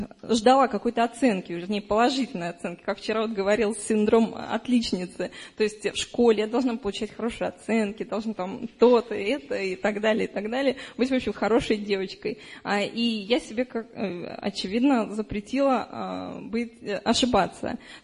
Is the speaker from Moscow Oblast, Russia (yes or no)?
yes; Moscow Oblast, Russia; я из Московской области.